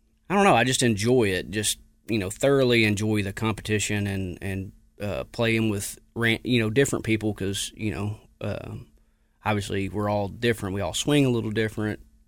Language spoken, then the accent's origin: English; Arkansas, United States; We're from Arkansas, live here, born, raised.